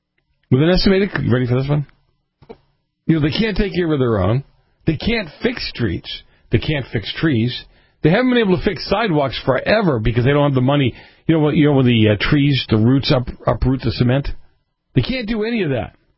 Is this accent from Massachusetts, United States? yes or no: yes; Boston, Massachusetts, United States; I grew up in Boston, you know, a cement jungle, if you would. Everything was brick and tar.